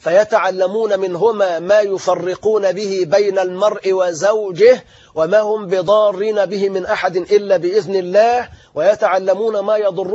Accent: Egypt; وأن يقي بلادنا مصر وسائر بلاد المسلمين

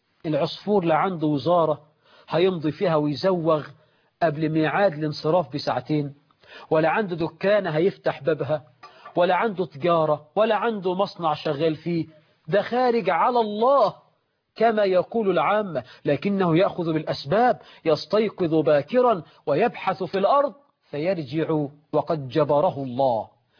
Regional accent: Egypt; عندنا في مصر ازمه تنابله في بعض الاعمال ب 600 جنيه و 700 جنيه في الشهر.

